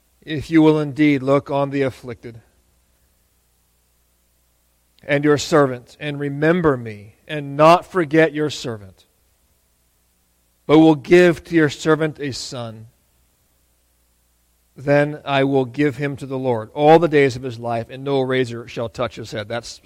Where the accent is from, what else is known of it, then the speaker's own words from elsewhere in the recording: San Diego, California, United States; I'm from the beach. I grew up in San Diego, where it's beautiful one day and perfect the next.